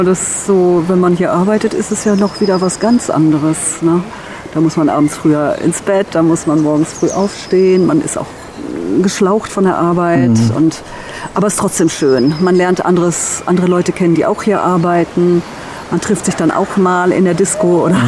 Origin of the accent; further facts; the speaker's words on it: Haltern, North Rhine-Westphalia, Germany; Den Jugendschwimmer habe ich bei uns zu Hause in Haltern gemacht, das weiß ich noch.